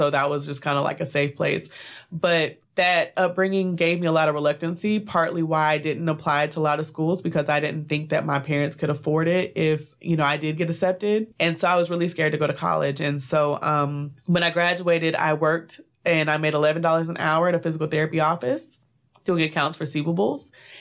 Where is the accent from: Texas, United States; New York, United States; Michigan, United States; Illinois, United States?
Texas, United States; Dallas; So I'm from Dallas, Texas. I grew up with both of my parents.